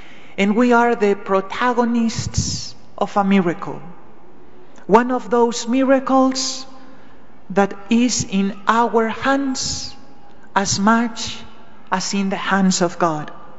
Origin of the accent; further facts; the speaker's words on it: Spain; because after all, I'm from Spain.